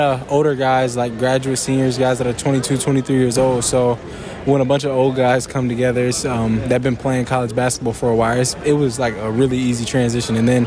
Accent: Indiana, United States; He's from Indiana. We're both from Indiana, and we both play similar playing styles.

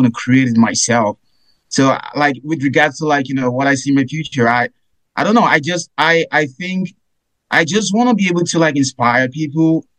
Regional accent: Nigeria; I know I'm being biased because I'm Nigerian

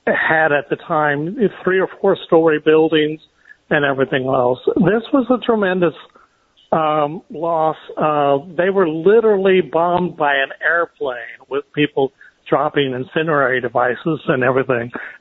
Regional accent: Tulsa, Oklahoma, United States; born there; now in Hamden, United States; Why, hi, Reese. I was born in Tulsa, Oklahoma. Didn't learn about the 1921 Tulsa race riot till after.

